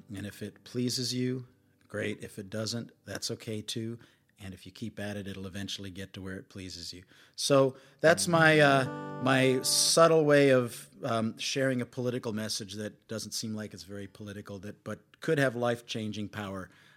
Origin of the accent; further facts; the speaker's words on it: California, United States; I'm from the Bay Area, and we're very politically correct there